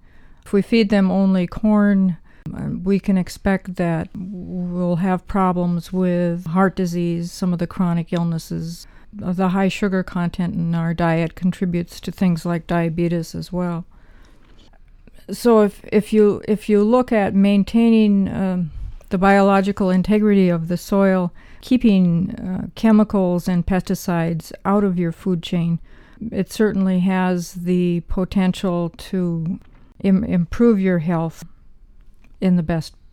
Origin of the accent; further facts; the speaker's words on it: Minnesota, United States; I was born and raised in Minnesota, Endonamia, and had to leave for 30 years before I could come back